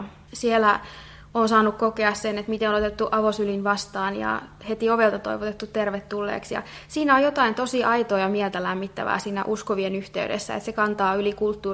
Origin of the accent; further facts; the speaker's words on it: Kälviä, Central Ostrobothnia, Finland; now in Jyväskylä, Finland; mä oon täältä Kälviältä kotoisin ja täällä tosiaan käynyt koulut ja lukion ja sitten lukion jälkeen muutin sitten vähitellen Jyväskylään ja opiskelen siellä tällä hetkellä kielten opettajaksi. Ja oon kotoisin uskovaisesta kodista